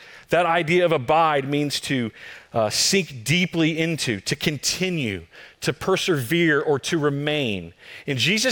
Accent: Texas, United States; I fully confess I'm a Texan. I thought grapes came from Save Mart before I moved here.

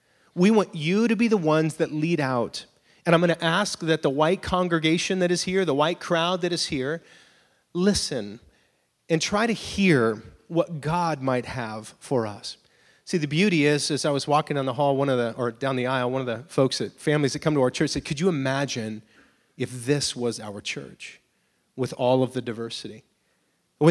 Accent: Clovis, California, United States; And I grew up in Clovis. I went to Dry Creek Elementary, Kasner Junior High, Clovis West High School, and then Fresno State.

